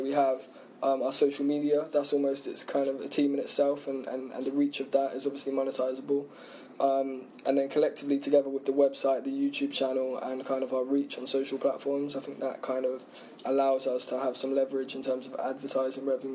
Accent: South East England, United Kingdom; I grew up on the Isle of Wight. Mm. So again, that's it's very kind of starved of opportunities. My mum was a waitress, my dad was a bricklayer.

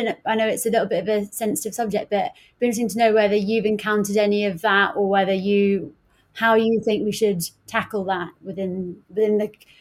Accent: Hounslow, London, United Kingdom; I remember that I was a card-carrying member, and I'm from Hounslow

